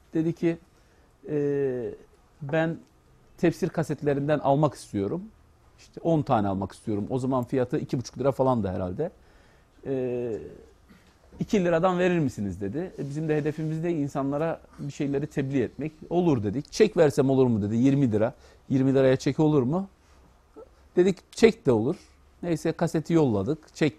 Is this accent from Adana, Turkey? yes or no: yes; Adana, Turkey; 71 Adana doğumluyum. İlkokul, ortaokul, liseyi Adana'da okudum.